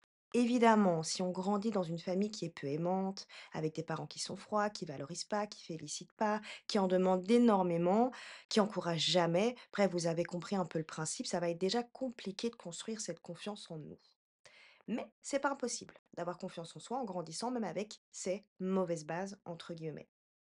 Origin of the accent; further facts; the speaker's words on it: Belgium; accent: Belgian; moved away as an adult; now in Paris, France; J'ai 35 ans, je suis belge et je vis à Paris depuis 6 ans. Et oui, déjà. Donc il se pourrait que de temps en temps, vous entendiez encore mon accent belge qui ressurgit.